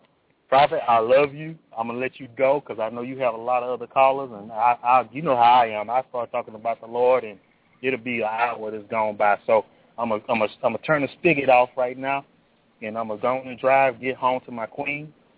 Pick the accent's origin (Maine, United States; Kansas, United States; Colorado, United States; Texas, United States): Texas, United States; Fort Worth; I am from Fort Worth, Texas.